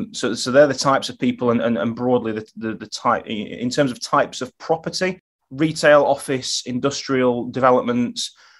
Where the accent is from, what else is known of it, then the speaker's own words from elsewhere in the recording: Sheffield, Yorkshire and the Humber, United Kingdom; So geographically, I live in Sheffield. I'm born and bred in Sheffield.